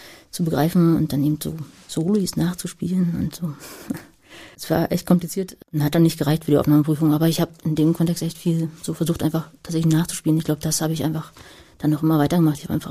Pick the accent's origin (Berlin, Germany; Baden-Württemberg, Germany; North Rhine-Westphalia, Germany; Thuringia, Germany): Berlin, Germany; dann bin ich in Lichtenberg groß geworden